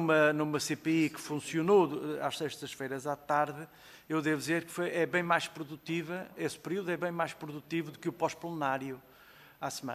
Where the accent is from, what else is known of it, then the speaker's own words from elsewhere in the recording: Porto, Norte, Portugal; Não, mas eu também sou de longe, como sabe, não é? Sou do Porto.